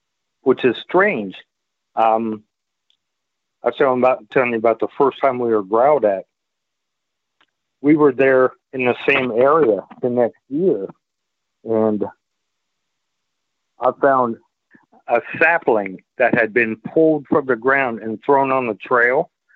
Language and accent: English; Ohio, United States; moved away as an adult; The one that I saw, I'm originally from Ohio, but I retired to Tennessee.